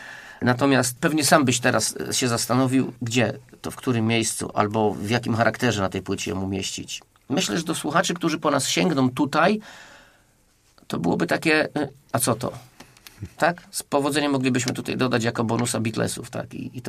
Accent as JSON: {"language": "Polish", "town": "Kościan", "region": "Greater Poland Voivodeship", "country": "Poland", "said": "Oni w ogóle u nas w Kościanie, tam i w okolicach byli bardzo znani"}